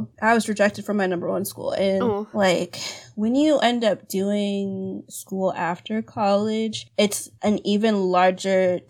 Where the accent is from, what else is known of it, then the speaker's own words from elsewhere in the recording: Nigeria; I'm already from Nigeria. I've been in Nigeria and stuff before